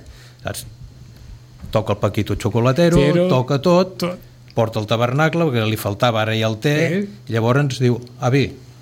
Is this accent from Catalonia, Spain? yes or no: yes; Sitges, Catalonia, Spain; sóc de Sitges de tota la vida, a punt de fer 65 anys